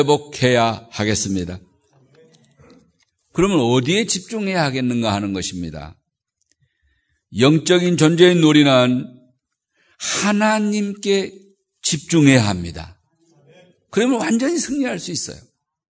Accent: South Jeolla, South Korea; 목포에서 한 60여 킬로 떨어져 있는 섬인데 거기서 그런 세계적인 사람이 나온 거죠.

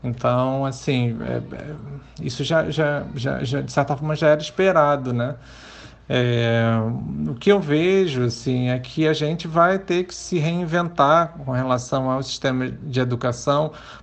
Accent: Mozambique; A gente nasceu fora do país devido à perseguição, né? A gente foi morar em outro continente, a gente passou a nossa infância em Moçambique, no sul da África, porque meus pais não podiam retornar ao Brasil.

